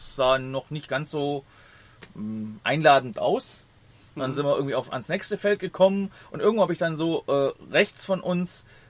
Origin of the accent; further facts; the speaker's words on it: Berlin, Germany; Nee, wir kommen aus Berlin.